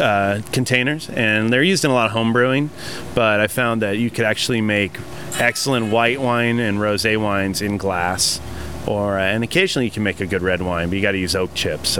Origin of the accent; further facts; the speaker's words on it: San Luis Obispo, California, United States; San Luis Obispo, California.